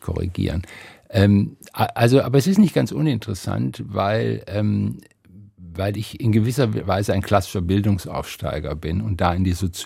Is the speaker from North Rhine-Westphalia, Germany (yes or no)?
yes; Wuppertal, North Rhine-Westphalia, Germany; Ich bin in Wuppertal groß geworden.